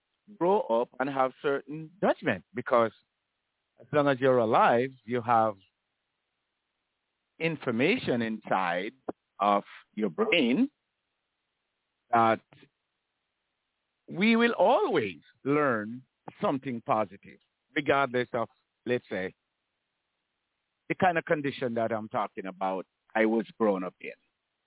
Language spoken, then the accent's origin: English; Jamaica; I was born and raised in Jamaica.